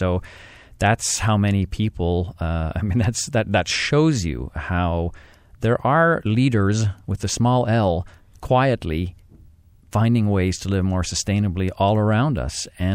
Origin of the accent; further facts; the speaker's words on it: Ottawa, Ontario, Canada; I grew up mostly in Ottawa, left for a while, been back since 89